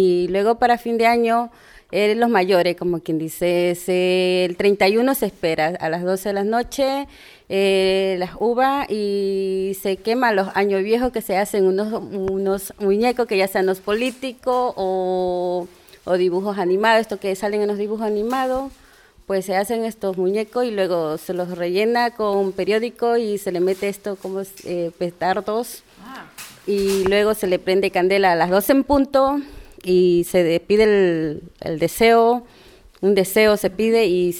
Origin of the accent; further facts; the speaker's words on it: Guayaquil, Guayas, Ecuador; also born or lived in Valencia / Murcia; now in Irún, Spain; Sí, yo soy de Ecuador, Guayaquil. Tengo 10 años aquí